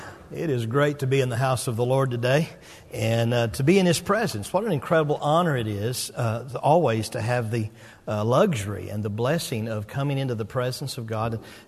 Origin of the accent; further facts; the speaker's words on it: Arkansas, United States; I'm from Arkansas, and so some of you might have detected in my dialect that I'm not from around here.